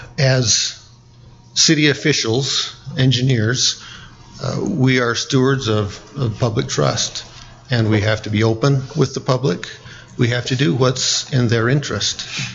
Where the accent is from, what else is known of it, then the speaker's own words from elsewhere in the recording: Richfield, Utah, United States; I'm from Richfield, Utah. Came to BYU and got a degree and liked Utah Valley, and I've been here since.